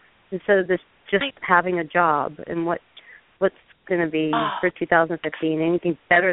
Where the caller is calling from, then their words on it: Phoenix, Arizona, United States; I'm calling from the North Phoenix area.